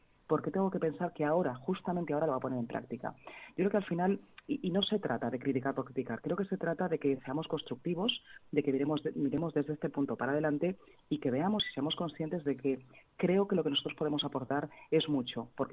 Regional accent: Galicia, Spain; Yo, sinceramente, como gallega

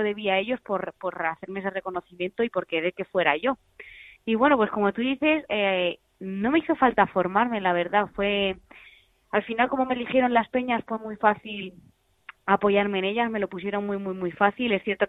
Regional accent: Alcalá de Henares, Community of Madrid, Spain; yo alcalaína, nací en el Príncipe de Asturias, el único hospital que tiene Alcalá. Entonces, pues muy orgullosa de ser de esta ciudad con tanta historia.

